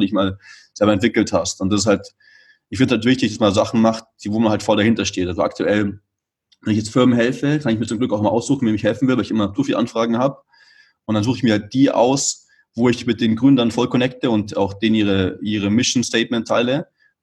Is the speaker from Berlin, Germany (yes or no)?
no; Munich, Bavaria, Germany; now in Barcelona, Spain